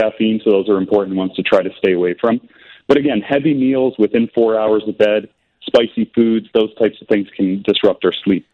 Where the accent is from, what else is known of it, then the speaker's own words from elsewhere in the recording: Canada; I am Canadian.